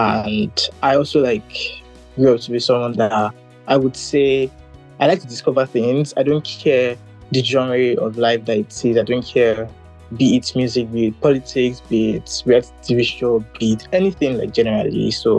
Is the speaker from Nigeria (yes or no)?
yes; Lagos, Nigeria; So born and bred in Lagos, went to private schools, boarding house obviously, but also I'm sure a lot of people would resonate with this. My dad is from Ekiti